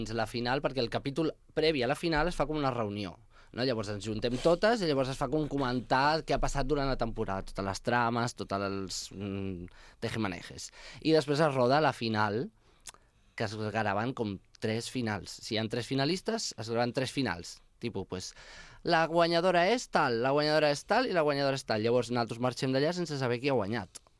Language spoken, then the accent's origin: Catalan; Castellet i la Gornal, Catalonia, Spain; De la Gornal.